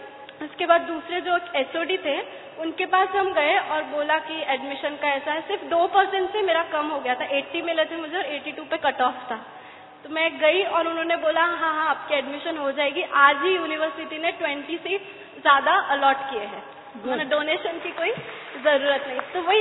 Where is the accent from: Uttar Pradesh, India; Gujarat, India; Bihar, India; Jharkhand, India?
Gujarat, India; Anjar; नाम, मैं गुजरात से हूँ